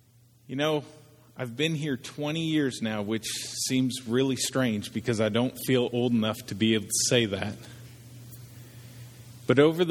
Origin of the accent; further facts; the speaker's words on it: Canada; now in United States; I moved to Tennessee in 1996. I came from Canada, which Canada is not drastically different than America, but it is different.